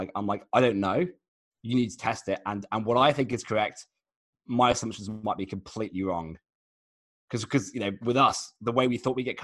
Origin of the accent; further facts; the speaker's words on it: England, United Kingdom; now in Australia; we're based in Australia, but as you can tell, I'm English.